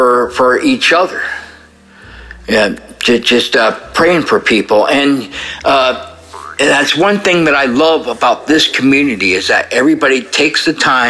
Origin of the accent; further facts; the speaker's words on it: Salem, Oregon, United States; I'm from Salem, Oregon.